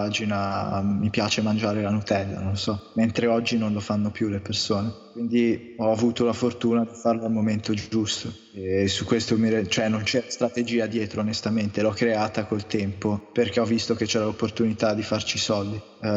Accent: Milan, Lombardy, Italy; Sono nato e cresciuto a Milano. Sono stato fortunato di andare alla scuola internazionale che mi ha permesso di imparare l'inglese prima ancora dell'italiano

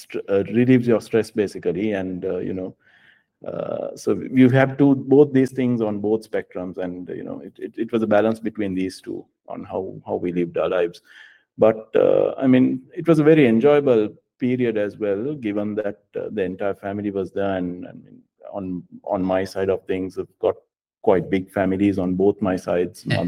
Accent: Colombo, Western Province, Sri Lanka; moved away as an adult; I was born and brought up in Colombo in Sri Lanka, until I was about 23, 24 years, I did all my studies there. I started my first job there.

